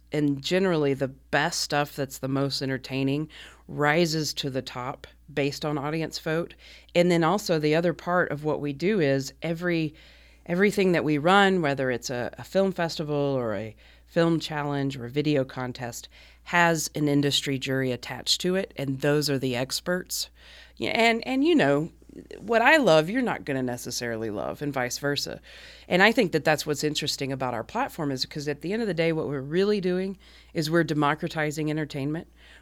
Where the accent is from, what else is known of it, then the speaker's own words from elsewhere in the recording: Mississippi, United States; I was raised Southern Baptist in Mississippi and am married to a woman and have two kids